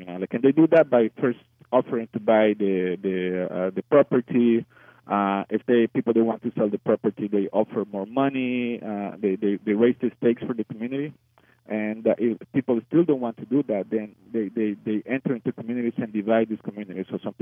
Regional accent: El Salvador; now in Canada; I'm Salvadoran and I'm Canadian, as I said before.

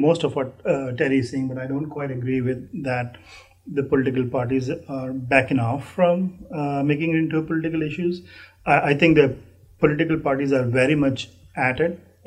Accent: Pakistan; Well, we know that we are all Pakistanis, and there is no such thing as a Pakistani without an opinion.

